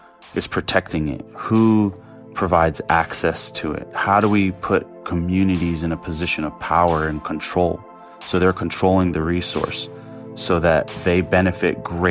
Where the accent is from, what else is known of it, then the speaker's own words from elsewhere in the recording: Hawaii, United States; I've been thinking about diversity and genetic variation for pretty much my whole life as a Hawaiian person. You know, my ohana, my family, is from the Big Island of Hawaii